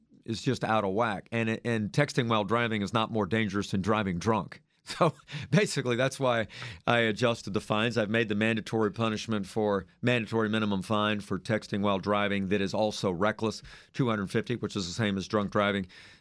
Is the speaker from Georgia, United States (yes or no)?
no; Virginia, United States; I grew up here in Northern Virginia, Fairfax County. I lived for 21 years in Virginia Beach, raised all my kids in Hampton Roads.